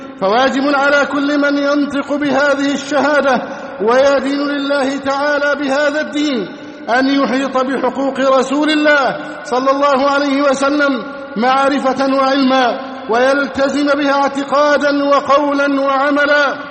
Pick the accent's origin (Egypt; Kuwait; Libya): Egypt; اللهم احفظ بلدنا مصر أمناً أماناً سخاءً رخاءً وسائر بلاد المسلمين